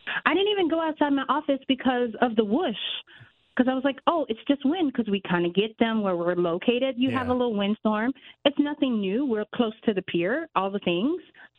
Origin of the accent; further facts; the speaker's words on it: the South, United States; now in Connecticut, United States; you know, we're in Connecticut. It snows. I'm originally from the South.